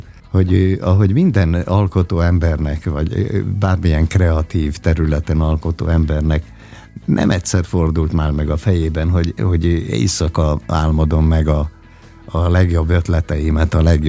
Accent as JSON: {"language": "Hungarian", "region": "Budapest", "country": "Hungary", "tie": "born or raised there", "said": "ugyan én Budapesten születtem, és világéletemben Budapesten éltem."}